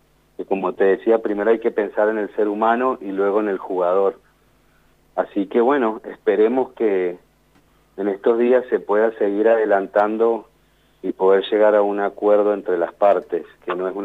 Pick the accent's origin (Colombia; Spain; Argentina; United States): Colombia; Barranquilla, Atlántico; now in Montevideo, Uruguay; Con Sebastián vivimos juntos cuando éramos chicos en Barranquilla, vivimos acá en Montevideo también.